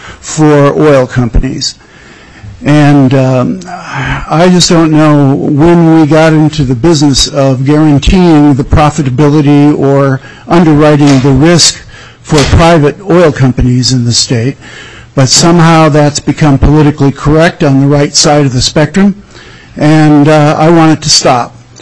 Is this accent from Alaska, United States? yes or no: yes; Anchorage, Alaska, United States; I'm from Anchorage.